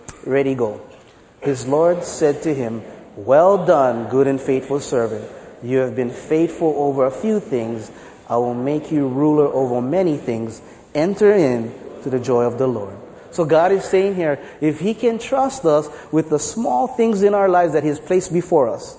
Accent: Honolulu, Hawaii, United States; now in Kauai, United States; I grew up in Honolulu. I'm a Honolulu boy. I grew up in Kalihi-Palama. In fact, a couple blocks down the road. I grew up, and then we moved to Kauai.

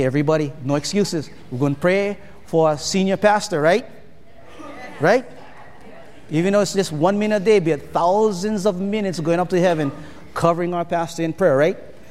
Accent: Honolulu, Hawaii, United States; I grew up in Kalihi, Palama, right down the road, kind of close to this place.

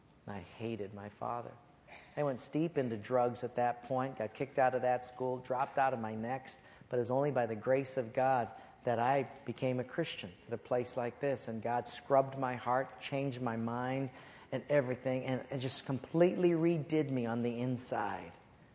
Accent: Palolo Valley, Hawaii, United States; I was raised in Palolo Valley, and at an early age, we had a kind of a messy divorce.

